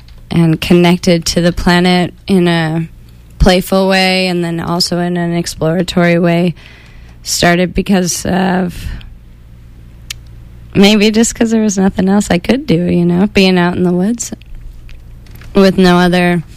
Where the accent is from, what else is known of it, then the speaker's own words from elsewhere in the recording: California, United States; And I grew up in the Eastern Sierras and 10 miles from any town.